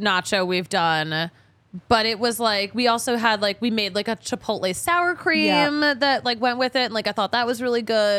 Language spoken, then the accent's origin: English; New England, United States; But I'm like, oh, we're from New England. Like, that's like a very common thing, actually.